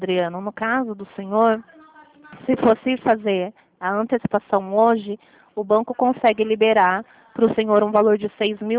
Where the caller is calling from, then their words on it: Limeira, São Paulo, Brazil; Eu estou falando de Limeira, São Paulo.